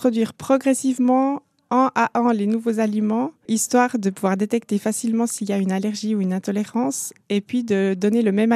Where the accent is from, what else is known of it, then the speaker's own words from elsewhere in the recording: Switzerland; chez nous en Suisse